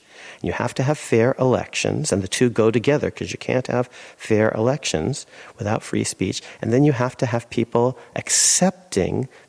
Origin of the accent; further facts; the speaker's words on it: California, United States; my parents, I grew up in California, took me first to Philadelphia when I was in fifth grade